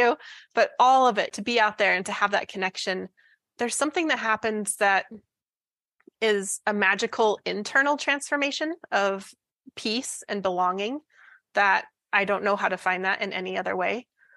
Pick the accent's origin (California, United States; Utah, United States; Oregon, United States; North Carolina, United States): Utah, United States; I grew up in Utah and my dad loved to go camping.